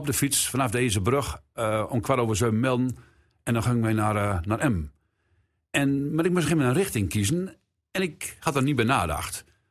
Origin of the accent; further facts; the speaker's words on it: Gorssel, Gelderland, Netherlands; also born or lived in Emmen; Want mijn zuster is er nog geboren. Anderhalf jaar na mij. En toen ben wij verhuisd naar Gorssel, bij Dimder.